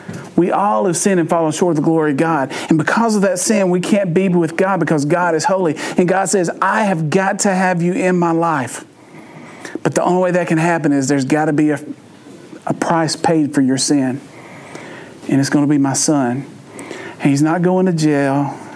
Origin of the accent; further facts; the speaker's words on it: Louisiana, United States; We have a scrimp bowl because that's what we do at Christmas because we're Cajun.